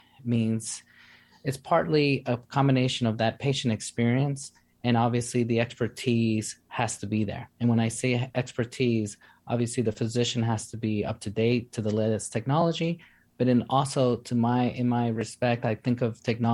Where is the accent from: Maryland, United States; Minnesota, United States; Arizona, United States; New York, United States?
New York, United States; New York City; I grew up in New York City, humble beginning, single parent, teenage parent that reared me.